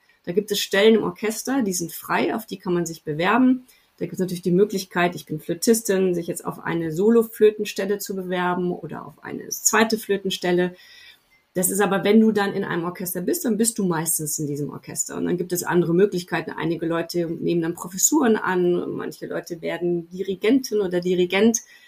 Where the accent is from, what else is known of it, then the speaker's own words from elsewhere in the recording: Germany; Und das war mir als Deutsche doch sehr fremd.